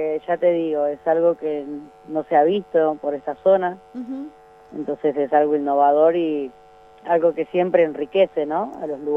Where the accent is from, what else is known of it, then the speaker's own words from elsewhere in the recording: Buenos Aires, Argentina; Yo vengo de Buenos Aires